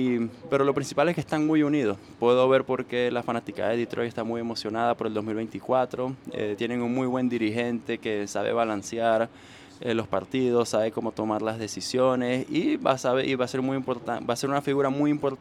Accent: Venezuela; Yo sé que como venezolano eso pesa un poquito más

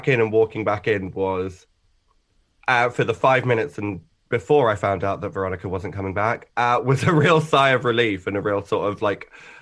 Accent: East of England, United Kingdom; I grew up in Essex, which was honestly a lovely place to sort of like grow up. We were very close to London

